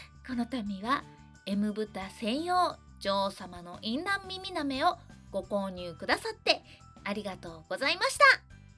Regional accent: Fukuoka, Japan; also born or lived in Kanagawa; 去年の7月まで神奈川に住んでたんですよ。で、引っ越してもともと生まれ育った福岡へ帰ってきたわけなんですけれども

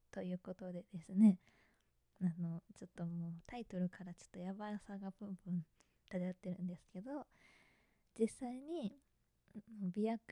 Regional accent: Kanagawa, Japan; まず出身地は神奈川県です。

